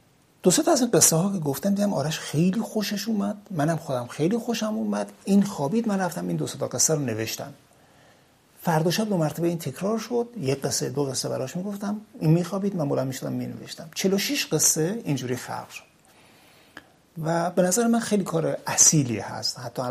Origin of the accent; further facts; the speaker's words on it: Taybad, Razavi Khorasan, Iran; من برگشتم تایباد، شهر خودمون در مرز ایران و افغانستان.